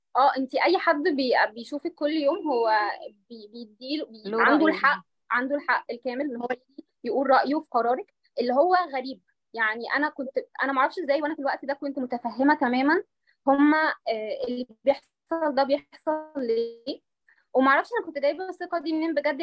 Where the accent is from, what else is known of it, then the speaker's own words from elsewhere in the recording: Saudi Arabia; وانا كنت كمان مدرستي ونموي في بيئه منغلقه، وانا عيله سعوديه سعوديه سعوديه قوي.